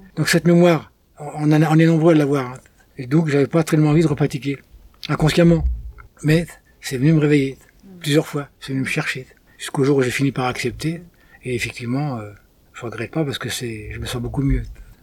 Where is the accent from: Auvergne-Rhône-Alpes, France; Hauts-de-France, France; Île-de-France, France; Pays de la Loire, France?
Île-de-France, France; Argenteuil; born there; moved away as an adult; also born or lived in Ariège; je viens alors physiquement d'Île-de-France, à côté de Paris, je suis né à Argenteuil, après, et énergétiquement, je pense que je viens d'ailleurs